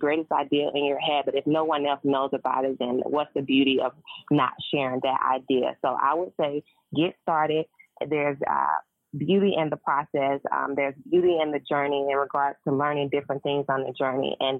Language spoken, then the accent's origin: English; Atlanta, Georgia, United States; I'm born and raised in Atlanta, and I love what the city has to offer